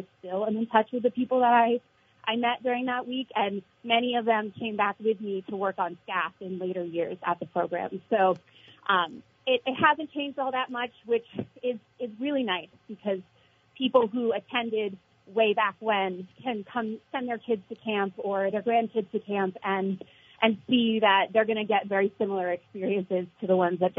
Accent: Sandgate, Vermont, United States; I grew up in a little town in southern Vermont called Sandgate.

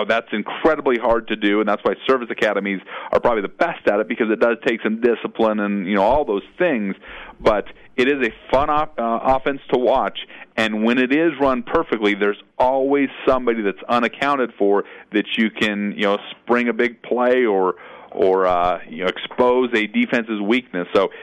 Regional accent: Boulder, Colorado, United States; me being a CSU grad and growing up in the Boulder area

